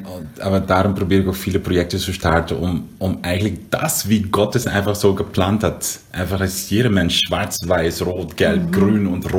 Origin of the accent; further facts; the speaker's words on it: Curaçao; German is a second language; also born or lived in Netherlands; weil ich bin in Holland geboren und mit meinem vierten Lebensjahr bin ich nach Curaçao, ist meine Mutter zurückgegangen in ihre Geburtsinsel, Curaçao in der Karibik. Und da habe ich Holländisch gesprochen. Und, aber ich habe eine dunkle Haut.